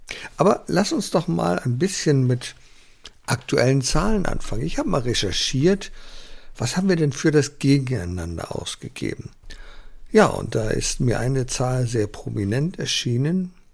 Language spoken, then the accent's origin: German; Berlin, Germany; Ich bin ja in Berlin aufgewachsen, 400 Meter von der Mauer. Also auf der westlichen Seite der Mauer.